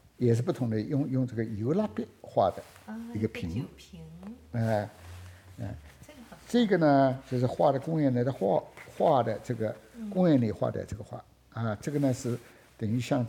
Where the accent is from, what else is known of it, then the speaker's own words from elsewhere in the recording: Beijing, China; 但是你要晓得我是北京的